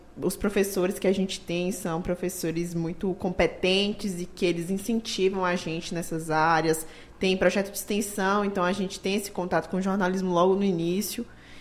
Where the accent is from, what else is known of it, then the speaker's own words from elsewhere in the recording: Vitória da Conquista, Bahia, Brazil; Nascida e criada em Conquista.